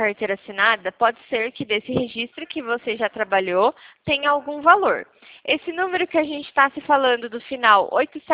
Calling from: São Carlos, São Paulo, Brazil; Eu falo de São Carlos, interior de São Paulo.

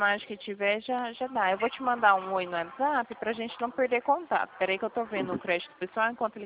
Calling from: São Paulo, Brazil; Fala aqui de São Paulo, da Central do Santander.

